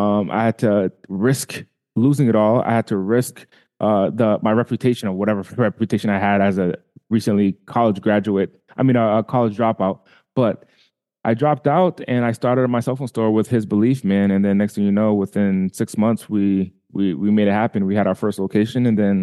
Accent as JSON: {"language": "English", "region": "Rhode Island", "country": "United States", "tie": "born or raised there", "also_born_or_lived": "Boston", "said": "So I was born in Boston, but I was raised in Rhode Island."}